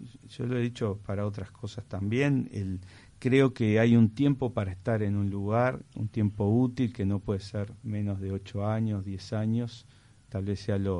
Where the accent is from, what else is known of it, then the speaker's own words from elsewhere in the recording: Uruguay; como uruguayos podemos